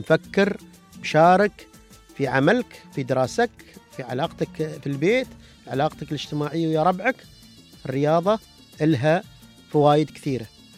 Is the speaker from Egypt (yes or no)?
no; United Arab Emirates; عندنا ما شاء الله نحن بلادنا من أبوظبي لين الفجيرة منشآت رياضية، أندية رائعة متنفس لك في كل مكان